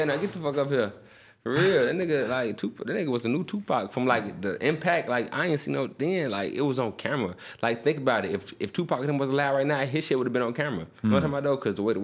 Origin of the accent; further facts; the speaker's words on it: Chicago, Illinois, United States; I'm from Chirac. We got GDs, Stones, Vice Lords, Foes, motherfucking Latin Kings, Dragons and shit.